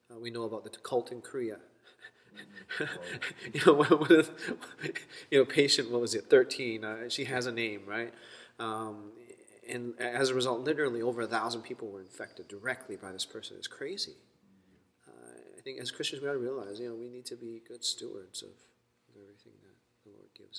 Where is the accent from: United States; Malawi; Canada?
Canada; I'm Canadian, but I'm not the typical Canadian type.